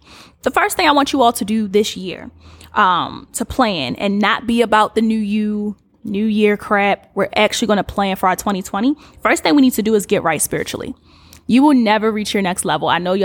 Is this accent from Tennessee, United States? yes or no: no; Baltimore, Maryland, United States; And it doesn't look like my hometown of Baltimore. It looks like I'm in a different city, but I know I'm supposed to be home in the dream.